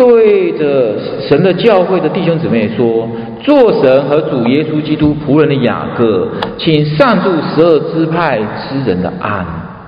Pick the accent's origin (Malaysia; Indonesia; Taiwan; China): Taiwan; moved away as an adult; now in Canada; 我是从台湾来的，我以前是牙医